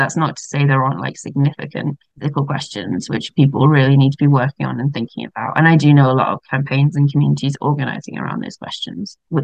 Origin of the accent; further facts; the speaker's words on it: Ireland; and I'm Irish myself, and I'm like, well, that's not necessarily an Irish person